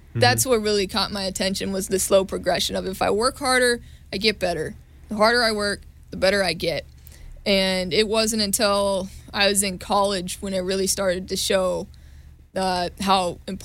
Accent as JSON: {"language": "English", "town": "Groveland", "region": "California", "country": "United States", "tie": "born or raised there", "said": "Growing up in Groveland was, I wouldn't want it any other way."}